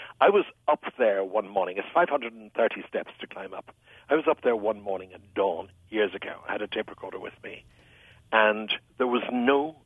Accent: Ireland; now in United States; You know, in Ireland, when I grew up in Ireland

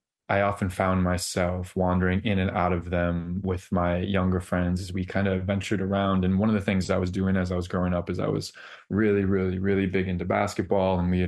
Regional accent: Seymour, Wisconsin, United States; shaped me as a young man growing up in Seymour, Wisconsin, in small town America, and all the small towns across the state that I frequented growing up

